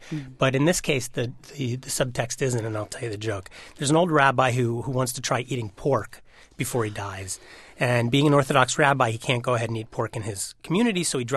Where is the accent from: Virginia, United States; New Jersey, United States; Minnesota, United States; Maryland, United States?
New Jersey, United States; Highland Park; Well, the first round we did in my hometown of Highland Park, New Jersey.